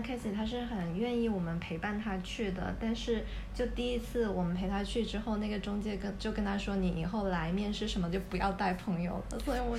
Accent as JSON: {"language": "Chinese", "country": "China", "lives_now": "Hong Kong", "said": "我们作为大陆人在香港这里，可能因为跟香港同样的肤色，同样的相似的外貌，我们不会觉得自己是移民"}